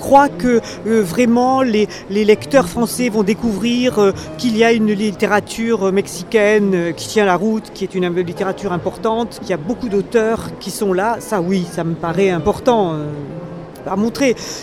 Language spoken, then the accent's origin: French; France; je lis l'espagnol et le portugais, mais je suis étrangère, je suis française.